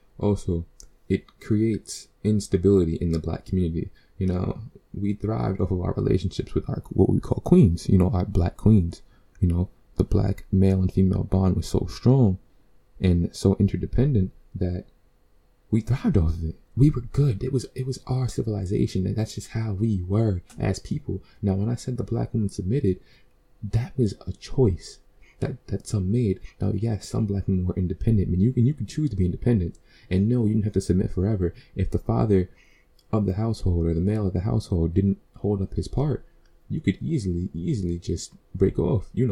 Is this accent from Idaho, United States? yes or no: no; New York, United States; I mean, I'm from New York, so let's just talk about New York.